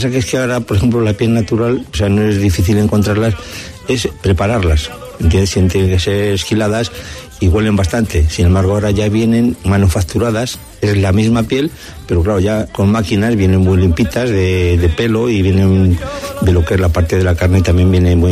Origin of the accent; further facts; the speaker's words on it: Guadalajara, Castilla-La Mancha, Spain; nací en el Cerro del Pimiento y luego criado en el Alamín. Más todavía son dos barrios muy tradicionales de Guadalajara.